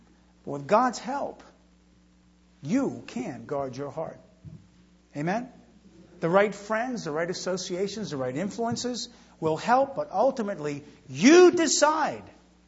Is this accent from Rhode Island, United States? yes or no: yes; Rhode Island, United States; When I grew up in Rhode Island, and when my oldest boy was like, I don't know, a few months old